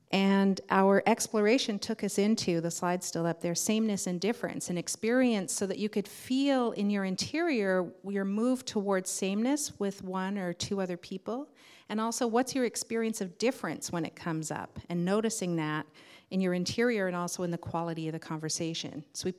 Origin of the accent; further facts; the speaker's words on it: Canada; Or at least maybe as a Canadian, I'm feeling that you know, there's a value around everybody should be allowed.